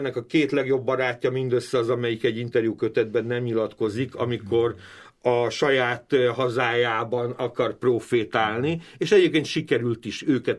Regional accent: Slovakia; Tehát az anyanyelven persze, hogy magyar, meg a nemzetiségem magyar. De én, mivel Csehszlovákiában nőttem föl, én pont annyira otthon vagyok mai napig a szlovák és a cseh kultúrában is, mint a magyarban. Tehát én szlovákul csehül mai napig olvasok.

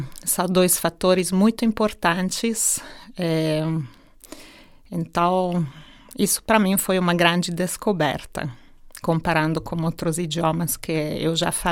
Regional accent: Italy; born there; Portuguese is a second language; moved away; E eu já falo italiano, nasci na Itália, mesmo que sou húngara.

